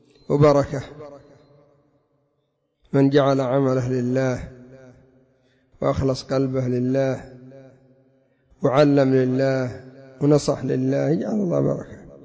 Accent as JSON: {"language": "Arabic", "country": "Yemen", "said": "كم عندنا في اليمن جامعات"}